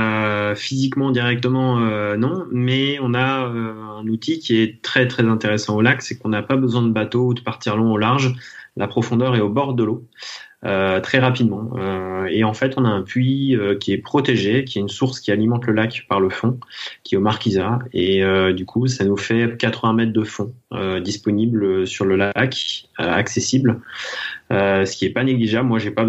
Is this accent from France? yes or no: yes; Thonon-les-Bains, Auvergne-Rhône-Alpes, France; ma spécificité, c'est que j'ai évolué entre lac et montagne. En fait, je suis né à Thonon-les-Bains au bord du lac Léman et j'évolue en Haute-Savoie.